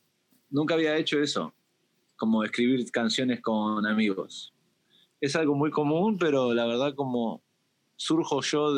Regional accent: Uruguay; uruguayo, yo soy uruguayo

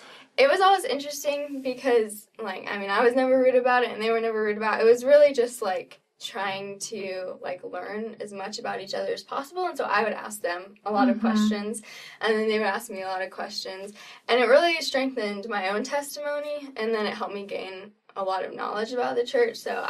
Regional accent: Arizona, United States; I'm from Arizona, by the way, so okay. This is where that's coming from.

